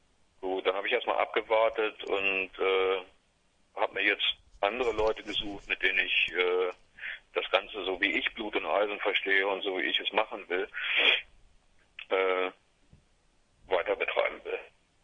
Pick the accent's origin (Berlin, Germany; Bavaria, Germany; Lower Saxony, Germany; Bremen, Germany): Lower Saxony, Germany; Hannover; also bei uns in Hannover war es zumindest teilweise so, da war das ein echter Spießrutenlauf.